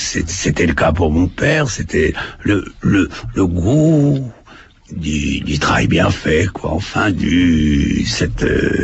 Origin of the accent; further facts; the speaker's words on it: Normandy, France; born there; parce que je suis né dans la Manche.